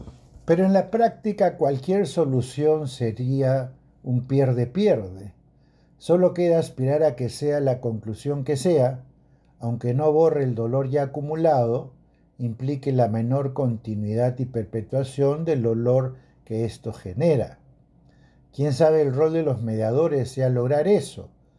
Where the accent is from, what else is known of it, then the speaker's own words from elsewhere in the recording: Peru; Una de las cosas que en lo personal como peruano me tienen tomado en mis tribulaciones diarias